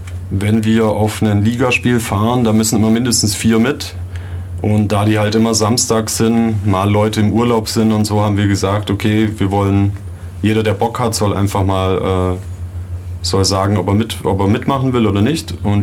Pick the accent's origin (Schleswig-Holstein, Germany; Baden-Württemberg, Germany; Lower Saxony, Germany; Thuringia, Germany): Baden-Württemberg, Germany; Ulm; Ich bin aus Ulm. Komme eigentlich schon immer hier aus der Gegend.